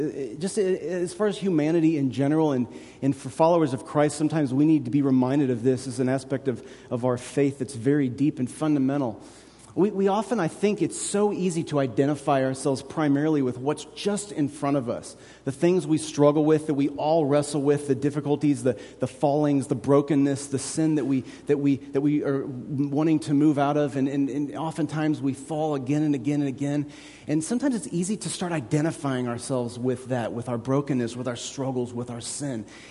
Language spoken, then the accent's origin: English; Kansas City, United States; Like, I'm from Kansas City. Like, we have rain.